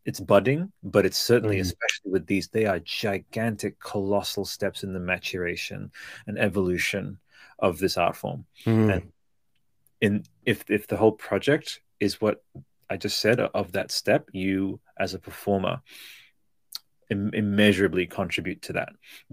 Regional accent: Australia; I'm Australian, so maybe I have a back way.

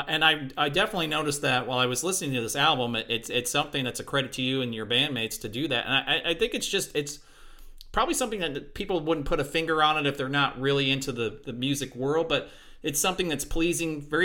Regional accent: Kansas City, Missouri, United States; because he's another Kansas Cityan, and everybody in Kansas City obviously is a...

